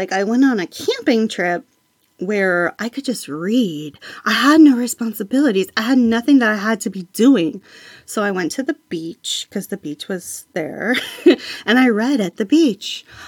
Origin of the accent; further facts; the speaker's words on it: Midwest, United States; You know, I was from the Midwest. I'd never seen a mountain before.